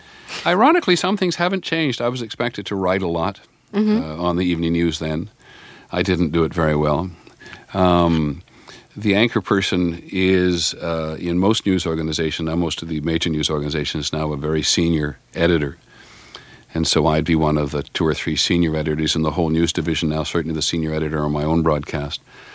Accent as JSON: {"language": "English", "town": "Toronto", "region": "Ontario", "country": "Canada", "tie": "born or raised there", "moved": "yes", "lives_now": "United States", "said": "when I grew up in Toronto, we wanted something exciting to do. We went to Buffalo."}